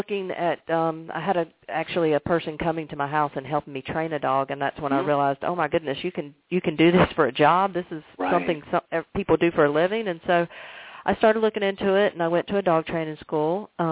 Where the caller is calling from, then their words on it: Charlotte, North Carolina, United States; Charlotte, North Carolina.